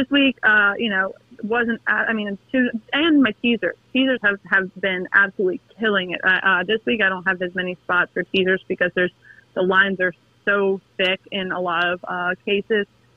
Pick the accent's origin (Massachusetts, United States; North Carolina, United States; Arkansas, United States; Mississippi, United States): Mississippi, United States; Pass Christian; I actually didn't go to high school in Lafayette. I grew up in Past Christian, Mississippi.